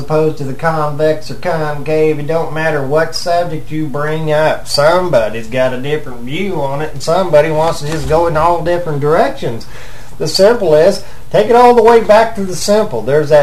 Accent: United States; I'm from America, so if I go over and tell a Chinese guy about frequency and I'm using my language

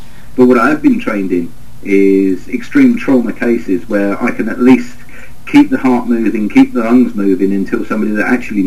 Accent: England, United Kingdom; He didn't like me because I'm English, and there is a long history between England and Ireland.

